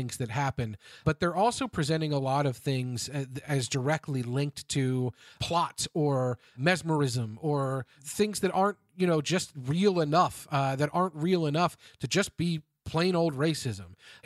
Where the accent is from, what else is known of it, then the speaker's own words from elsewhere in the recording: Cincinnati, Ohio, United States; all over the country, including to my hometown here of Cincinnati